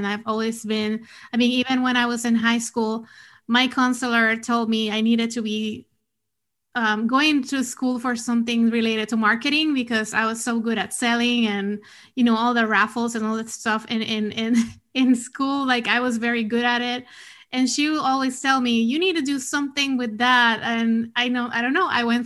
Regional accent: Puerto Rico; moved away as an adult; also born or lived in Washington, D.C.; So I was born and raised in Puerto Rico. That's where I went to school and moved.

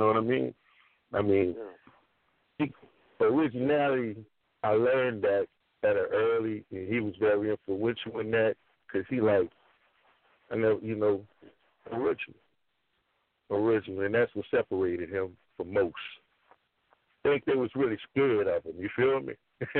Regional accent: New Orleans, Louisiana, United States; And being that I am from New Orleans, I mean, you can see how that style got intertwined, you know, with the New Orleans flavor.

